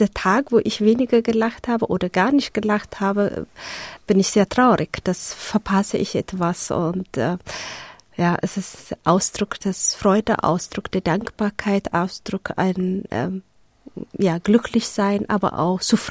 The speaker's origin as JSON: {"language": "German", "region": "Addis Ababa", "country": "Ethiopia", "tie": "born or raised there", "also_born_or_lived": "Eastern Ethiopia", "second_language": "German", "said": "Ich bin im Ostäthiopien geboren und bis, wo ich 8. Klasse gekommen bin, die erste Hauptschule. Und dann ist es der Krieg zwischen Äthiopien und Somalia ausgebrochen, müssen wir die ganze Familie oder die ganze Stadt fliehen. Und dann sind wir nach Addis gekommen"}